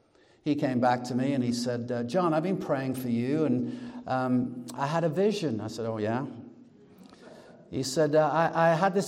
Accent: England, United Kingdom; accent: English; I'm Irish and Welsh by nature, even though I've got an English accent.

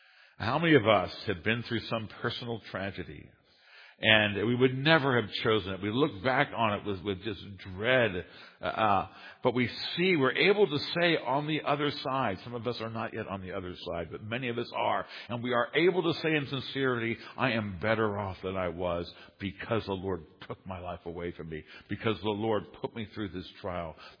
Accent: United States; I'm a Westerner, and I'm an American, and I don't like to see the decline of America

